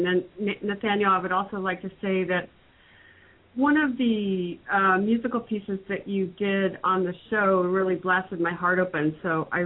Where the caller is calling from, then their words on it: Oregon, United States; I'm calling from Oregon.